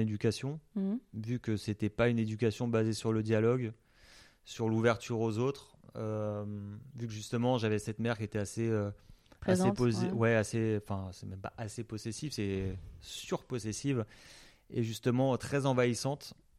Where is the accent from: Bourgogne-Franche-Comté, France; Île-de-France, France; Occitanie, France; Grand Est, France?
Grand Est, France; donc moi je suis alsacien